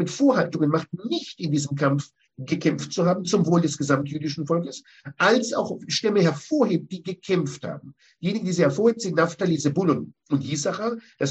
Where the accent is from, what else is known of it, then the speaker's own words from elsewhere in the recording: Israel; in der Zeit, in der ich in Israel aufwuchs